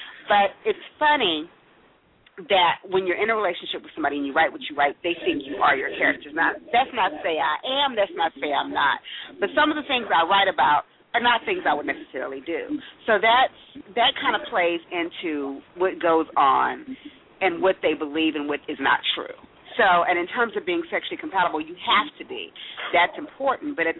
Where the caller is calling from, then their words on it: Texas, United States; I'm calling from Texas.